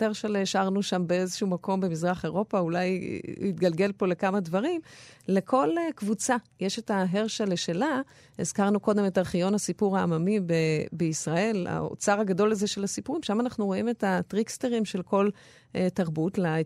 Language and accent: Hebrew; Haifa, Haifa District, Israel; אני שלחתי פשוט סטודנטים שלי להקליט, אני מחיפה